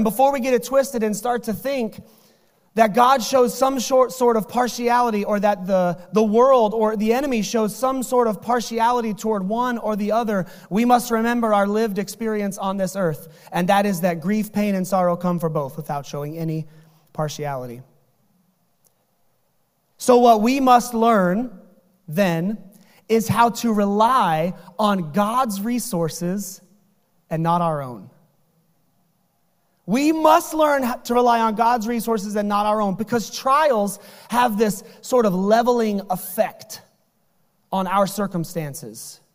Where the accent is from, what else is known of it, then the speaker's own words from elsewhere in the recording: Texas, United States; born there; now in Queens, United States; I understand I come to you from Queens, New York, but before you turn your ears off, because you're not going to listen to a Yankee, just know I was born in South Texas.